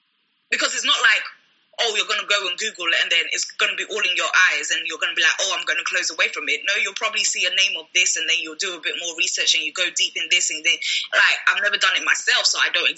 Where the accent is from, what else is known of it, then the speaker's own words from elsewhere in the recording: Nigeria; I am Nigerian, and if I didn't hear all the noise that was made on social media, I wouldn't have known.